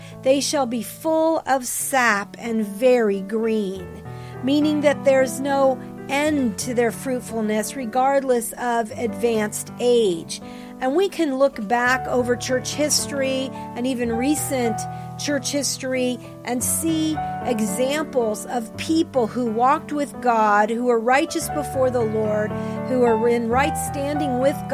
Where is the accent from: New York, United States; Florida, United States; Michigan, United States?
Florida, United States; I grew up in Florida and palm trees flourished all over that state.